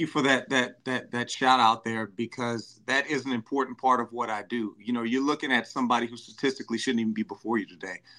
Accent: Louisiana, United States; And for anybody that knows me knows I'm from Louisiana, from the Bayou State, and I'm a band director by trade

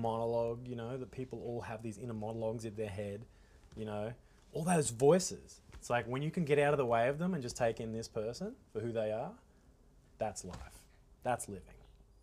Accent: Queensland, Australia; I grew up in Far North Queensland

